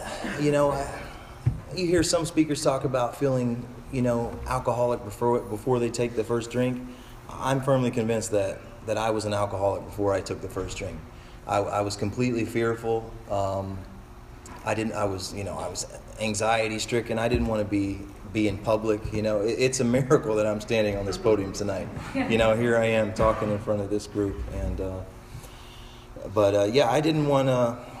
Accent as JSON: {"language": "English", "town": "Oklahoma City", "region": "Oklahoma", "country": "United States", "tie": "born or raised there", "said": "So I grew up in Oklahoma City."}